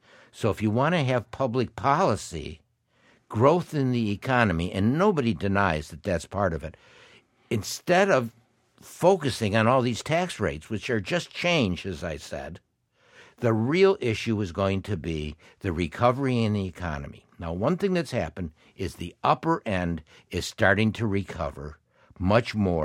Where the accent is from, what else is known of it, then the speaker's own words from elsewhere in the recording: Midwest, United States; You know, being a Midwesterner, I mean, people, you would know